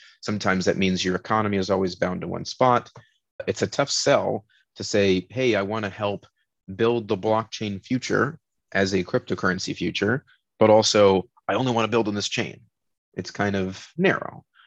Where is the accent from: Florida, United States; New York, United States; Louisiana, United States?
Florida, United States; Miami; also born or lived in Austin; Today, I am back in my hometown of Miami. I was in Austin for about 10 years, and I still keep up my apartment there.